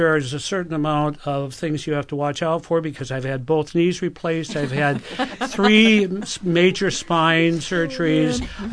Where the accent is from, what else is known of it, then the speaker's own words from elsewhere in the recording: Midwest, United States; I'm from the Midwest, and hunting and fishing and so on.